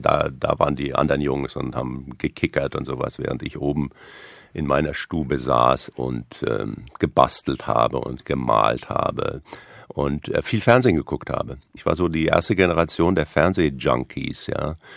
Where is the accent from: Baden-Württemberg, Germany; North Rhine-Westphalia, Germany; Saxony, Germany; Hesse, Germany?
Hesse, Germany; Kassel; also born or lived in Hanau; Aber es war in Kassel, wo ich meine frühen Jahre verbracht habe.